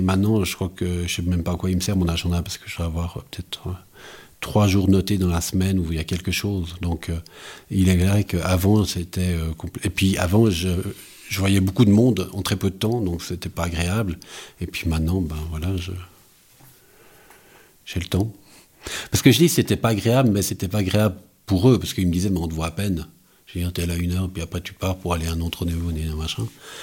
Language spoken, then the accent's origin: French; Lausanne, Vaud, Switzerland; Déjà parce que moi, je viens de Lausanne.